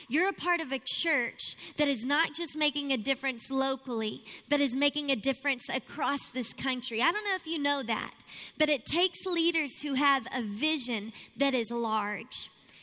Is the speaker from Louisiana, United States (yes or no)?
yes; Shreveport, Louisiana, United States; now in Miami, United States; But you can tell by the accent that I carry that I'm not from Miami originally. I'm actually from 3 hours away from right here. Shreveport, Louisiana is my hometown.